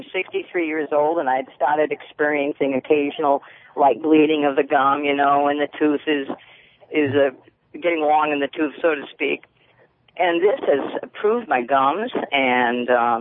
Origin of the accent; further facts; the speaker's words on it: Blowing Rock, North Carolina, United States; I'm from Blowing Rock, North Carolina. We're traveling.